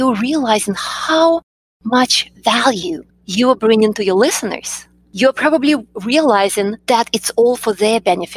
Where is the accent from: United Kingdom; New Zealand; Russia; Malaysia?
Russia; English is a second language; moved away as an adult; now in United States; I'm originally from Russia. I've lived in the U.S. for about 25 years.